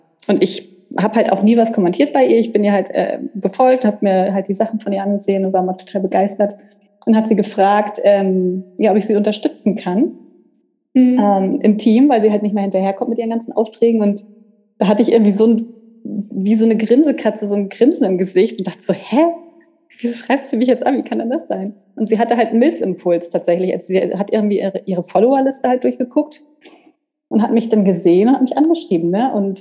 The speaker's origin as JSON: {"language": "German", "region": "Northern Germany", "country": "Germany", "said": "Ich komme aus Deutschland, aus Norddeutschland, bei Hamburg."}